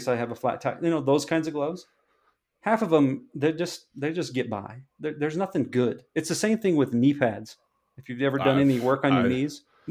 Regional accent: Dubois, United States; Like growing up in Dubois, I snowboarded all the time. We live in a cold climate.

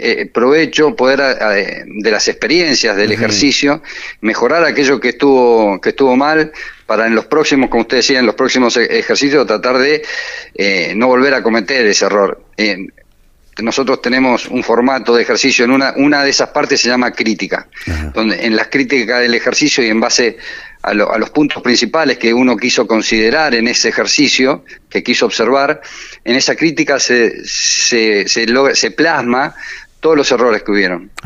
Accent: San Juan, Argentina; vengo de Buenos Aires, soy sanjuanino

